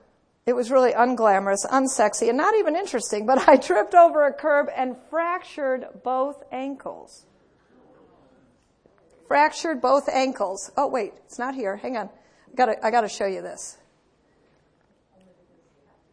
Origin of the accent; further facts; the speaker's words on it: United States; I'm an American traveling in Canada.